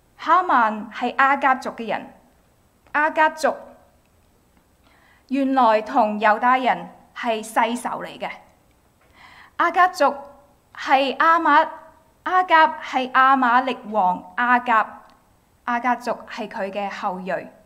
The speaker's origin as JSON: {"language": "Cantonese", "country": "Macau", "said": "我係澳門人咯咁樣，我係澳門嚟嘅咁樣。咁咧信咗主之後，身為基督徒啦"}